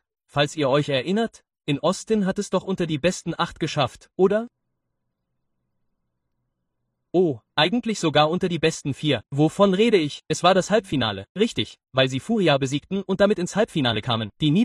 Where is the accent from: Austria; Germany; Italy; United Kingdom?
United Kingdom; England; Wo ich herkomme, in England